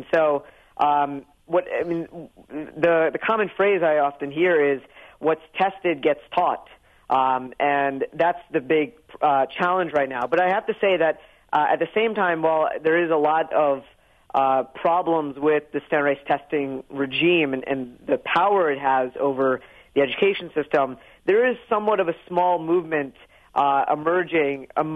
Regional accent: New York, United States; I think for example, I'm from New York, and New York is probably the ground zero of the opting out of testing movement.

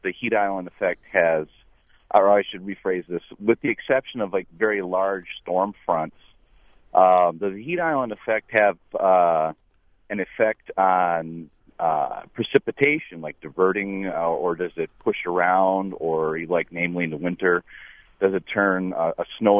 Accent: Kenosha, Wisconsin, United States; because I'm from Kenosha originally

